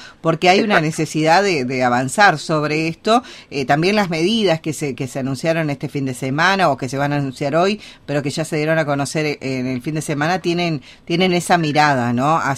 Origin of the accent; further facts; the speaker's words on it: Argentina; nos desbordan como argentinos